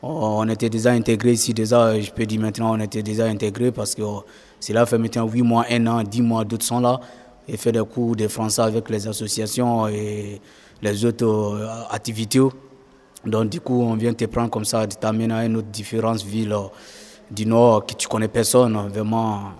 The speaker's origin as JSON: {"language": "French", "country": "Guinea", "lives_now": "Lille, France", "said": "Je viens de la Guinée-Conakry, mon pays d'origine c'est la Guinée-Conakry, je suis guinéen. Je suis en France, ça fait 6 mois, précisément à Lille."}